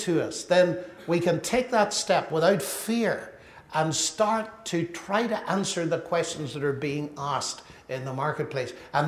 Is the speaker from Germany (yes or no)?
no; Ireland; No, even though I'm from Ireland.